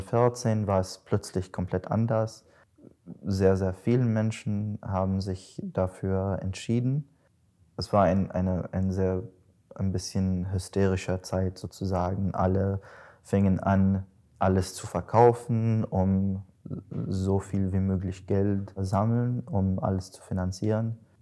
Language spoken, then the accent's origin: German; Damascus, Damascus Governorate, Syria; accent: Damascene; first language Arabic; German is a second language; moved away; Ich habe versucht, auf meinem eigenen Dialekt, Damaszenisch, zu schreiben, und das hat mir ein bisschen mehr gelungen.